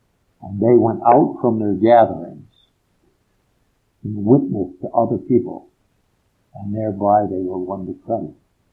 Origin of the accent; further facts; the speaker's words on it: Western Canada, Canada; I was raised in Western Canada. And the little town we lived in was the highest corporate town in the Rockies, if that makes any difference. But early in the morning, we went to the Episcopal Church.